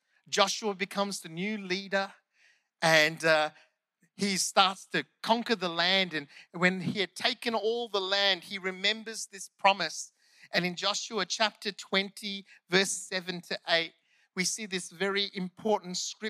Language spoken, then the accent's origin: English; India; English is a second language; Sorry, English is my second language. Sometimes the Indian comes